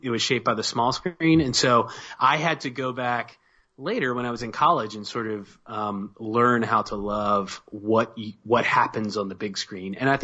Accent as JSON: {"language": "English", "town": "Tallahassee", "region": "Alabama", "country": "United States", "tie": "born or raised there", "said": "I grew up in Alabama. I grew up in a very small town, like several small towns."}